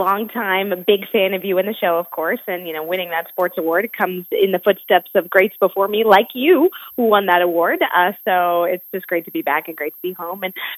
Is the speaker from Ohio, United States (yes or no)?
no; Biddeford, Maine, United States; I grew up in Biddeford.